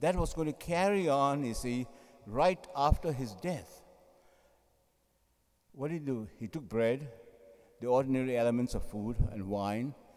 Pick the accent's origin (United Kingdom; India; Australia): India; now in New York, United States; both where I came from India and also, you see, in New York.